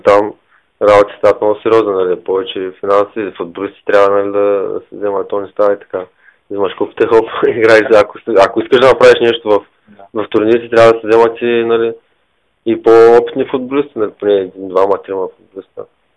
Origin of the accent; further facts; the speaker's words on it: Stara Zagora, Stara Zagora Province, Bulgaria; аз съм юноша на този отбор, аз съм си от Стара Загора.